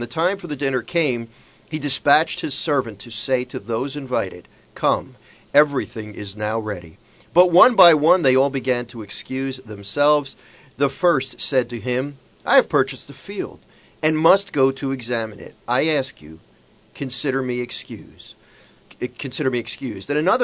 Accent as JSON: {"language": "English", "town": "Mount Laurel", "region": "New Jersey", "country": "United States", "tie": "born or raised there", "said": "And in my hometown, Mount Laurel, New Jersey, it is 37 degrees as well."}